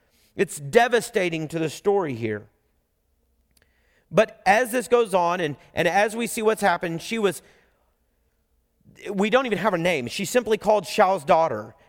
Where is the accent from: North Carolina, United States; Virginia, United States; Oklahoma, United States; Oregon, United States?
Oklahoma, United States; I'm from Oklahoma.